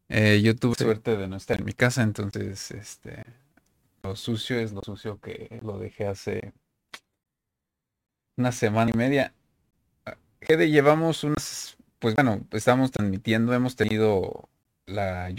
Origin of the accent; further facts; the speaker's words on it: Mexico; soy de México.